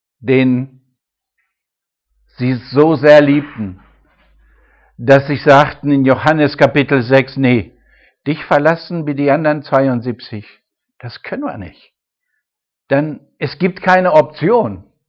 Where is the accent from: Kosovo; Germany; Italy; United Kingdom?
United Kingdom; German is a second language; Ich bin auch Ausländer, ich bin Inselaffe. Ich komme aus Britannien und Deutsch ist nicht meine Sprache